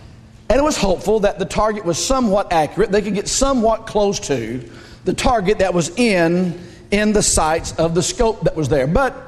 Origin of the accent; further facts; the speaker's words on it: United States; And as an American, I take a great deal of pride